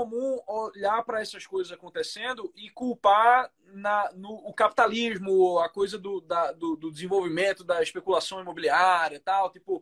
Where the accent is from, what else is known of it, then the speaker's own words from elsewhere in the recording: Recife, Pernambuco, Brazil; eu cresci em Recife.